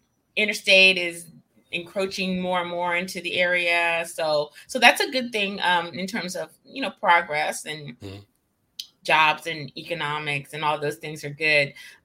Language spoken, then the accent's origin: English; Gainesville, Virginia, United States; I am from a little town in Virginia called Gainesville. Mm-hmm. And so that's in the northern part of Virginia, about 20 miles north of Washington, D.C.